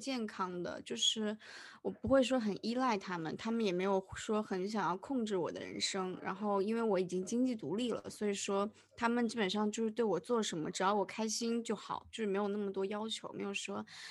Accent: Hubei, China; now in Australia; 然后我们家乡那边疫情爆发了，湖北那边我的好多亲人朋友都在武汉

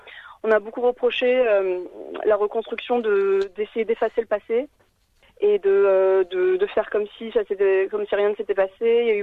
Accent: France; born there; also born or lived in Lebanon; Mes deux parents sont libanais, moi je suis née en France.

